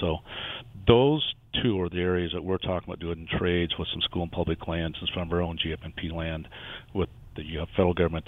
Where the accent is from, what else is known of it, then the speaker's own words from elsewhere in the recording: Spearfish, South Dakota, United States; I grew up in Spearfish, so there's people there that I knew forever and haven't seen forever.